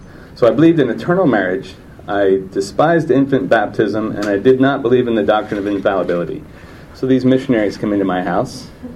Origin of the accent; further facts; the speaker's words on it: Pennsylvania, United States; born there; I was born in Pennsylvania as a Catholic with a Catholic mother and a Lutheran father